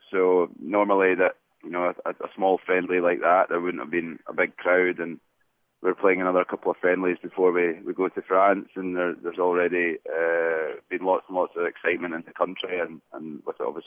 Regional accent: Scotland, United Kingdom; as a Scot myself

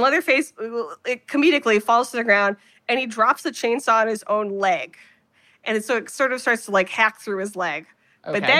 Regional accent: Ohio, United States; So I'm from Ohio and Allison is from Maryland.

